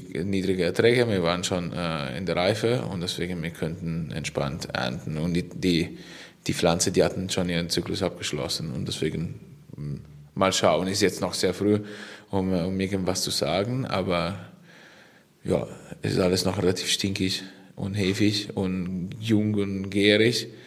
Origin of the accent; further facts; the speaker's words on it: Piacenza, Emilia-Romagna, Italy; German is a second language; now in Germany; Ungefähr Piacenza, ja. Ich habe noch einen sehr starken Akzent. Oder Dialekt, wie sagt man? Dialekt, ja.